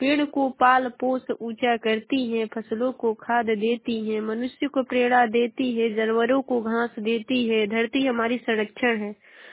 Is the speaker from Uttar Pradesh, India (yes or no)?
yes; Ballia, Uttar Pradesh, India; और मैं बलिया जिले की निवासी हूँ।